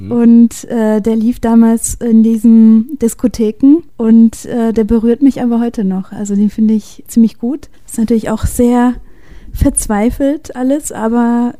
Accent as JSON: {"language": "German", "country": "Poland", "tie": "born there", "said": "Ich bin in Polen geboren."}